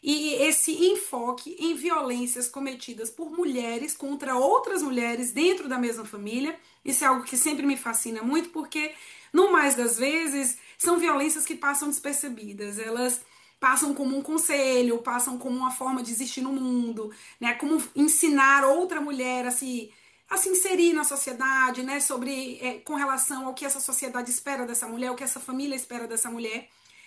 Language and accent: Portuguese; Salvador, Bahia, Brazil; moved away as an adult; now in São Paulo, Brazil; Eu morei, enfim, toda a minha juventude em Salvador, eu vim para São Paulo já adulta.